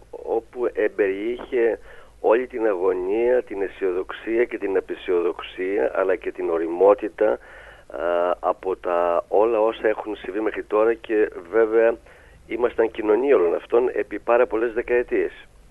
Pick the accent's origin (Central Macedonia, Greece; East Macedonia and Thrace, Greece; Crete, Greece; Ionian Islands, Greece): East Macedonia and Thrace, Greece; εμείς έχουμε εντοπίσει ως Θρακιώτες και ως Ευρύτες ακόμη πιο συγκεκριμένα τα προβλήματα του Εύρου και γενικότερα της Θράκης επί πάρα πολλά χρόνια μέσα από τη θεσμικότητά μας αλλά και από την ζωή μας εδώ πέρα μέσα